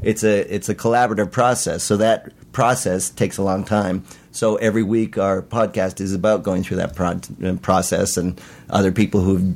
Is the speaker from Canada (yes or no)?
yes; Canada; I'm Canadian